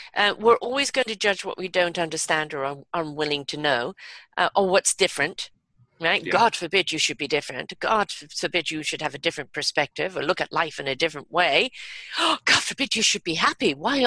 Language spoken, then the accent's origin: English; England, United Kingdom; I grew up in England and there were all sorts of magazines along